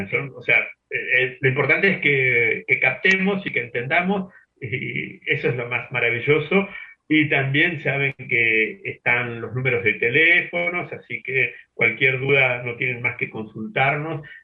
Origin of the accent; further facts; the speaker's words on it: General Belgrano, Buenos Aires Province, Argentina; born there; en el DNI dice que nací en General Belgrano y aquí han estado mis abuelos y están mis primos. Así que General Belgrano, provincia de Buenos Aires.